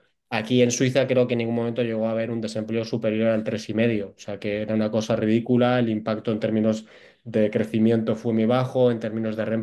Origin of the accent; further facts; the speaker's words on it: Bilbao, Basque Country, Spain; also born or lived in Madrid / Ginebra / Curazao; now in Zürich, Switzerland; Yo soy de Bilbao, viví 4 años en Madrid, luego vine a Ginebra, después nos fuimos a Curazao y por último volvimos a Zúrich